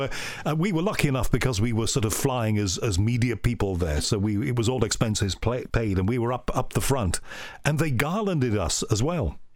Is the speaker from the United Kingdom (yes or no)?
yes; United Kingdom; You know, being British, I'm so polite.